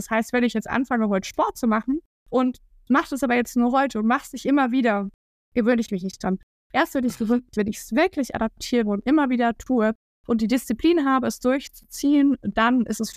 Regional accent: Bavaria, Germany; Ich komme aus der Region von Schweinfurt

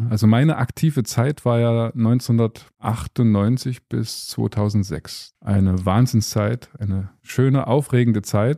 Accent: Gera, Thuringia, Germany; also born or lived in Schmölln / Munich; Ich bin dann ein bisschen weggekommen von Gera, bin umgezogen in Richtung Schmölln, Altenburger Land. Letztendlich hat es mich dann wieder zurück nach Gera versetzt, bin jetzt wieder in Gera ansässig sozusagen. War zwischendurch auch mal in München.

